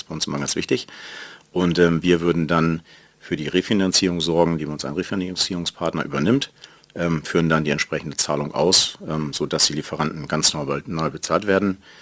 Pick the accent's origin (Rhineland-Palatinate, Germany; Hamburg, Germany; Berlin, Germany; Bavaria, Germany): Hamburg, Germany; Ich komme aus Hamburg.